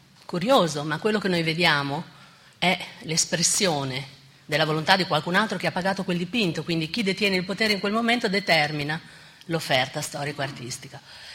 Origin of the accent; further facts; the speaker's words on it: Bologna, Emilia-Romagna, Italy; io vengo da Bologna e a Bologna la figura della donna ha un suo peso.